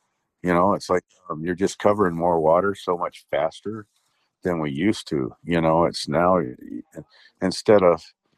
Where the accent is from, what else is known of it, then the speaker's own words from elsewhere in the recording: Texas, United States; moved away; You know, I moved here from Texas, you know, 20 years ago.